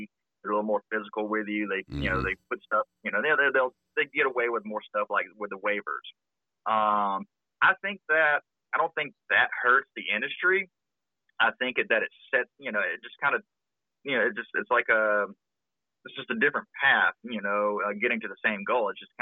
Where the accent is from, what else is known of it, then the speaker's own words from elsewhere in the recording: Birmingham, Alabama, United States; Our home base is, Alabama. I'm from Birmingham, Alabama.